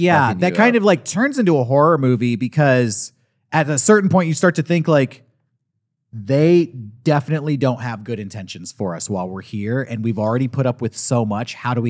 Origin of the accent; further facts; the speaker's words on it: United States; which is funny as an American because you're like, I literally don't even know the fucking difference